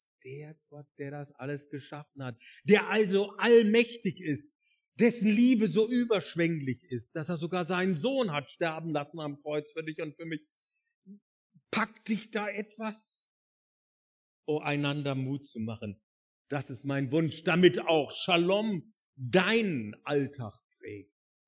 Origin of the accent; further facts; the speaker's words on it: Northern Germany, Germany; Als Norddeutscher, ich bin ja entsetzt gewesen, als ich nach Süddeutschland kam